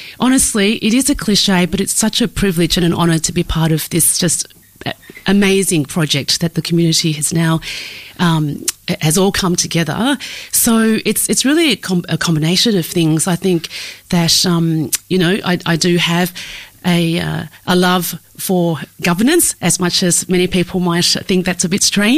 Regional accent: Australia; also born or lived in Vietnam; having come to Australia as part of the first wave of the Vietnamese boat people, you know, growing up in Australia, never really feeling like I fitted in or belonged.

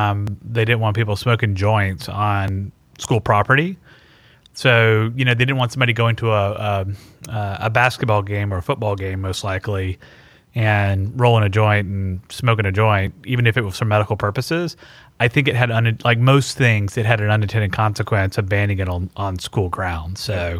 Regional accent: Mississippi, United States; also in my home state of Mississippi, in Jackson, Mississippi, our capital city

